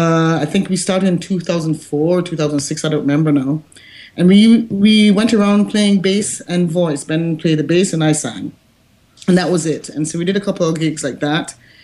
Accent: Kingston, Jamaica; now in Paris, France; And so I'm from Kingston, Jamaica originally. I grew up there and I live in Paris, France.

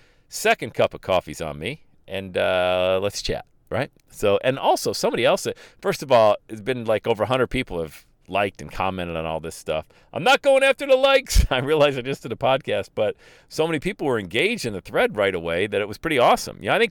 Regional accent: Bradford, Pennsylvania, United States; when I grew up in Bradford, PA, you go down to the coffee shop, you hung out, you had real conversation

